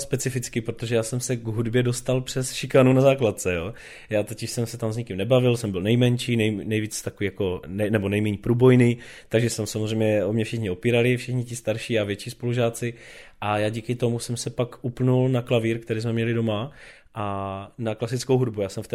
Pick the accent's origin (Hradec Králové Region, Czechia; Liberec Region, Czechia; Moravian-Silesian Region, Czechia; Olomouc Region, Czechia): Moravian-Silesian Region, Czechia; Kopřivnice; now in Brno, Czechia; já teda jsem původem ze Severní Moravy, nebo Moravskoslezská z Kopřivnice a připadá mi, že lidi u nás jsou takový hodně jako kdyby uzavření do sebe a je to tam takový jako drsný, je ta krajina.